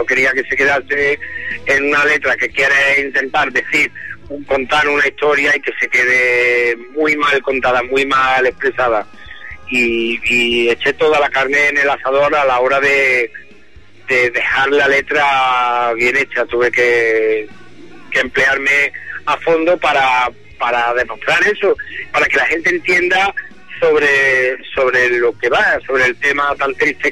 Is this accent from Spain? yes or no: yes; Córdoba, Andalusia, Spain; born there; accent: Andalusian; yo no puedo cambiar ni quitar de un plumazo de que soy andaluz, de que he nacido en Córdoba, el deje ese siempre está ahí.